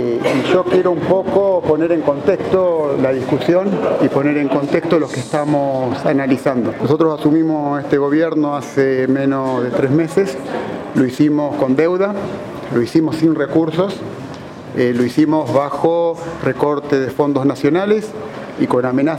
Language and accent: Spanish; Santa Fe, Argentina; lo sumamos como santafesinos y como argentinos